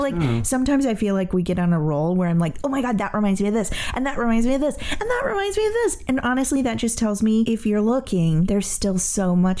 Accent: Springfield, Missouri, United States; in my hometown, with the Springfield Little Theater.

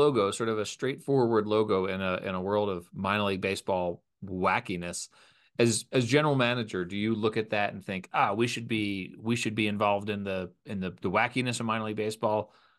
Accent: Colorado, United States; You were in Grand Junction before that, which is in my home state of Colorado

